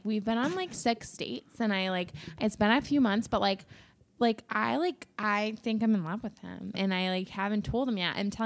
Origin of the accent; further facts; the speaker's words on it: Winthrop, Massachusetts, United States; because like I'm from Winthrop and he's from Peabody.